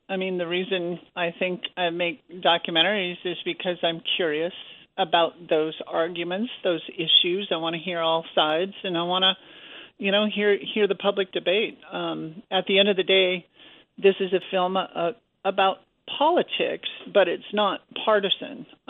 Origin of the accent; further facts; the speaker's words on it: Montana, United States; in 2012, Montana, my home state, had a case that was going to the United States Supreme Court